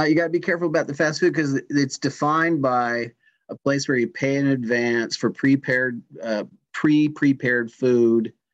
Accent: Indiana, United States; I grew up in Indiana, but then we'd go to Pennsylvania where my mom had family in Philadelphia.

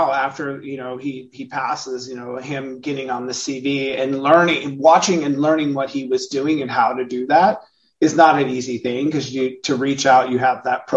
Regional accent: California, United States; Like, I'm also not a country person. I'm from California. We don't do this work, right?

